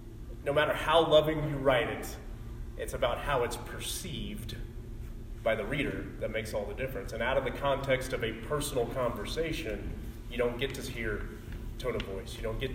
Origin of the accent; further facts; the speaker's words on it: Colorado, United States; Here in Colorado, I grew up in Colorado.